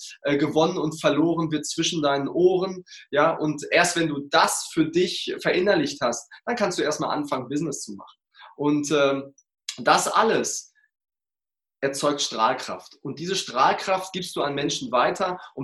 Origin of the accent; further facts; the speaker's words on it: North Rhine-Westphalia, Germany; wohnhaft die andere Jahreshälfte in Dortmund, im Ruhrpott, bin ein Kind des Ruhrpotts